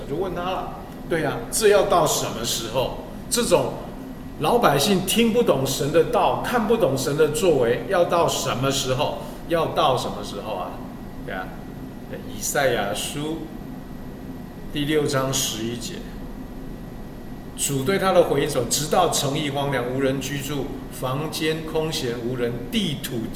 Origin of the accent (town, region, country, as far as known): China